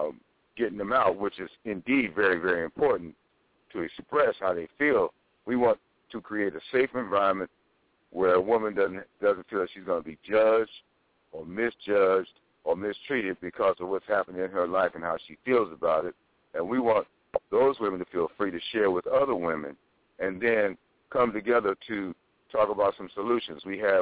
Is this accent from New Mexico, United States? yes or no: no; Chicago, Illinois, United States; also born or lived in Los Angeles; now in Fayetteville, United States; Okay, well, I come from Chicago, Illinois. Then I moved to Los Angeles. Now I live in Fayetteville, Georgia.